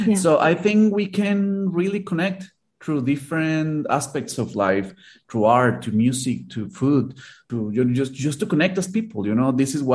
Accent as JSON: {"language": "English", "town": "Monterrey", "region": "Nuevo León", "country": "Mexico", "said": "I'm from Monterrey."}